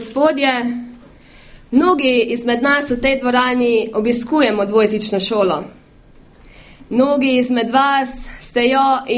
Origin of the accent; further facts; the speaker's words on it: Prebold, Savinja, Slovenia; prihajam iz Prebolda in sem dijakinja tretjega letnika dvojezične zvezne trgovske akademije v Celovcu.